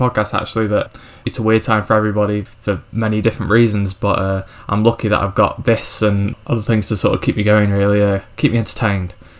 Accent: Stoke, West Midlands, United Kingdom; I'm from Stoke, so my accent's not great anyway.

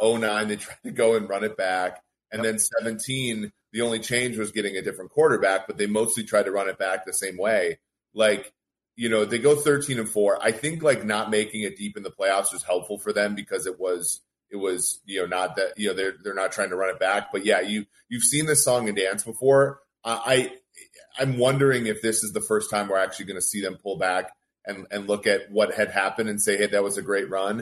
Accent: Maplewood, Minnesota, United States; Yeah, I mean, growing up in Maplewood, it was like I joke that they lost the NFC championship game on my birthday multiple times

